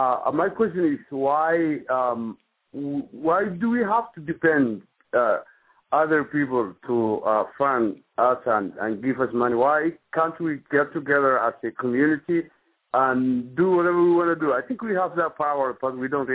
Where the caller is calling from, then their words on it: Minneapolis, Minnesota, United States; I'm calling from Minneapolis.